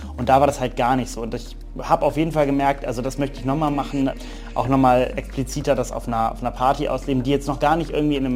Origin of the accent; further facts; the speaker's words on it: Rhineland, Germany; also auch bei uns im Rheinland, das würde jetzt nicht groß auffallen